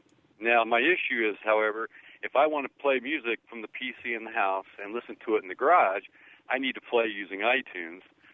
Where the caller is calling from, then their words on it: Bloomington, Illinois, United States; Oh, line 4. Yes, from Bloomington, Illinois.